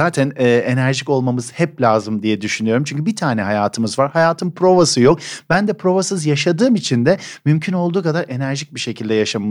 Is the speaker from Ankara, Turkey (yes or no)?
no; Istanbul, Turkey; O eski köşkün 4,5 dönüm ta Kandilli Kız Sesi'ne kadar uzanan bir bahçesi vardı. Benim çocukluğum bir ormanın içinde geçti adeta.